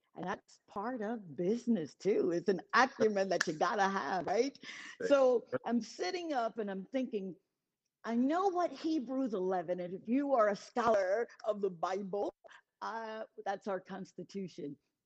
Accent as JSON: {"language": "English", "town": "Columbus", "region": "Mississippi", "country": "United States", "tie": "born or raised there", "said": "I'm in Columbus, my hometown of Mississippi."}